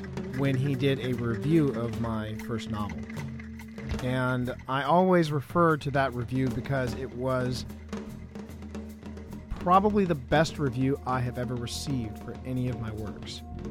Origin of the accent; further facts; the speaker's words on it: Manassas, Virginia, United States; I'm from Manassas, Virginia.